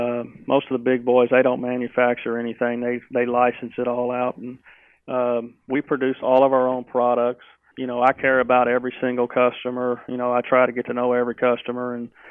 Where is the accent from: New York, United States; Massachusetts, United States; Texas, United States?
Texas, United States; Well, I grew up in Texas and mainly hunted in South Texas and really hunted all over South Texas prominently.